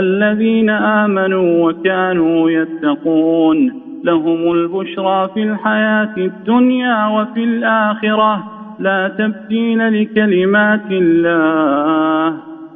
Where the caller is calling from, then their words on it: Riyadh, Riyadh Province, Saudi Arabia; من الرياض.